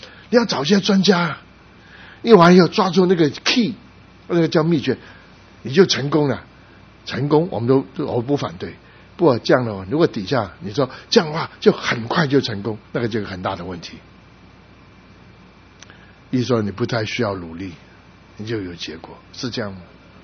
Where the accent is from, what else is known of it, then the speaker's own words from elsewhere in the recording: Guangdong, China; 因为我是广东人